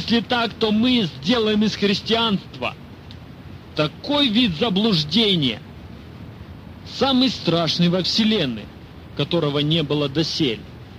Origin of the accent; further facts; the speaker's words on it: Ukraine; Я сам украинец, но не понимаю украинцев